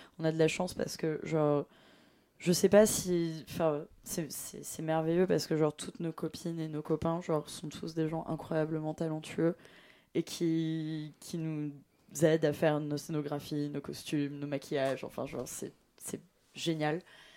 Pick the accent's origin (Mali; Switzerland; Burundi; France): France; Paris, Île-de-France; vu qu'on vient de Paris, forcément, c'est nos concerts parisiens qui ont le plus d'ampleur pour le moment